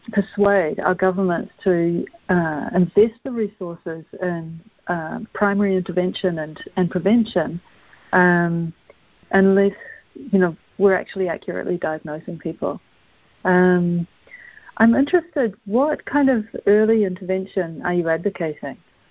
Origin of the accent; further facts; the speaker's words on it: New Zealand; As you know, I hail from New Zealand